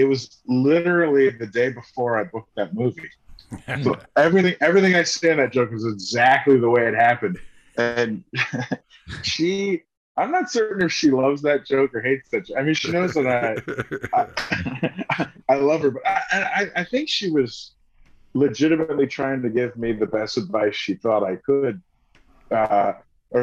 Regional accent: Florida, United States; also born or lived in Orlando; now in Atlanta, United States; No, I'm from Florida.

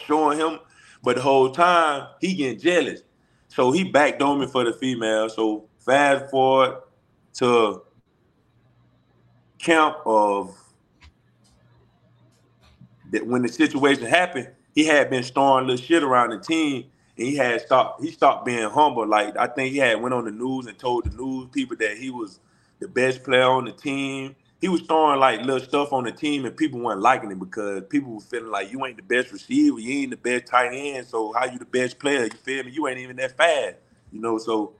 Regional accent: Alabama, United States; when I came from Alabama, I was the only dude from Alabama

